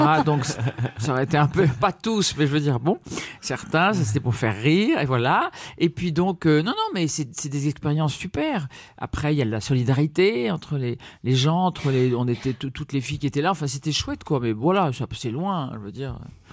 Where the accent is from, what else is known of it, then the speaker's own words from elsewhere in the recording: Dakar, Senegal; Oui, je suis née au Sénégal, à Dakar